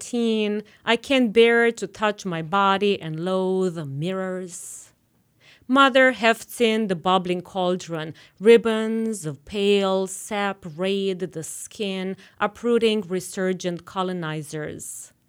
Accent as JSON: {"language": "English", "country": "Romania", "tie": "born or raised there", "said": "growing up in Romania"}